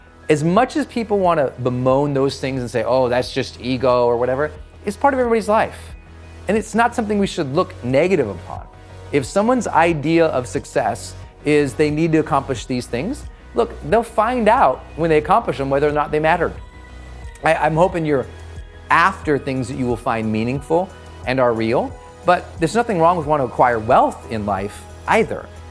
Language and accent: English; Montana, United States; You know, I'm from Montana. It had to be in the woods, right?